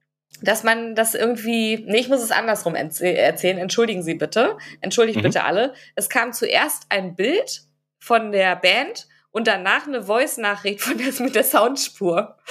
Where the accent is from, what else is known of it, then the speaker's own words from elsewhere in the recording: Münster, North Rhine-Westphalia, Germany; born there; ich bin geboren in Münster.